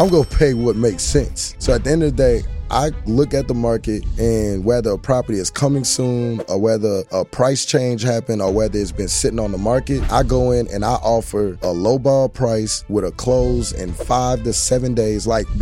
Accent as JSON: {"language": "English", "town": "New Orleans", "region": "Louisiana", "country": "United States", "said": "I'm me. I'm from New Orleans, Louisiana. Grew up about 45 minutes away. Bounced all around Louisiana."}